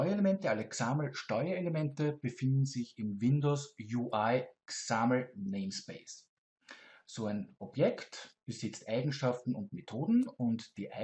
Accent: Austria; Ich muss das korrigieren. Ich bin Österreicher.

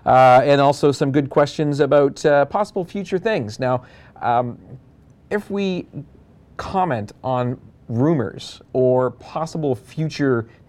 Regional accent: Canada; You know, and I'm the Canadian, eh?

